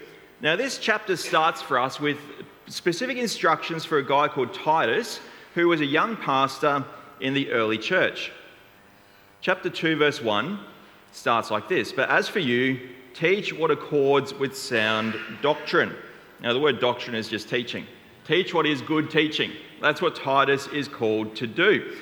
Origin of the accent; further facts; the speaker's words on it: Brisbane, Queensland, Australia; now in Canberra, Australia; I'm from North Brisbane. I do live in Canberra now, though